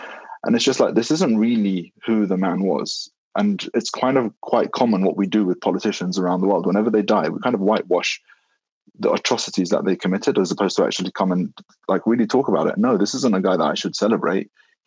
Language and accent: English; United Kingdom; And then at the same time, being British in the UK, you're kind of like mixed, caught between the two cultures.